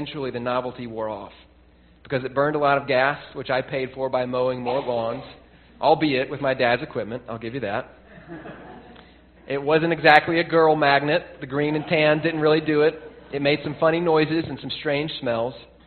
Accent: Tennessee, United States; When I grew up in Tennessee, you could get a full license when you turned 16.

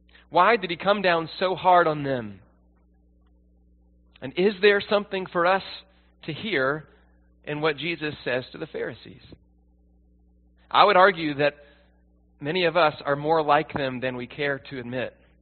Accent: Tennessee, United States; Growing up in Tennessee, if someone invited you to have dinner at 6 p.m., you showed up at 5:55.

